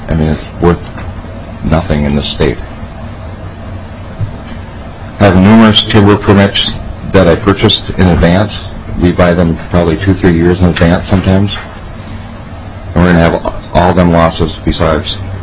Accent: Brainerd, Minnesota, United States; and I'm from Brainerd, Minnesota.

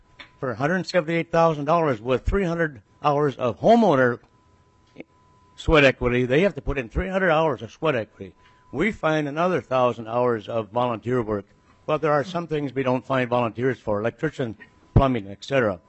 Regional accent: Uppsala, Uppsala County, Sweden; Isaac is from Uppsala, and I am from Uppsala too. So the treats are kind of a natural thing that Scandinavians do.

